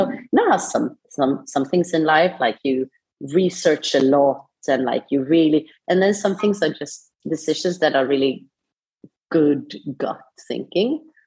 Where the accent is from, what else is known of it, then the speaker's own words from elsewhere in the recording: Sweden; Okay, so I come from Sweden. I grew up in Sweden.